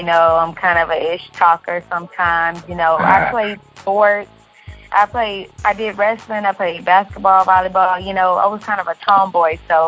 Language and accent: English; Houston, Texas, United States; I'm from Houston, Texas, born and raised.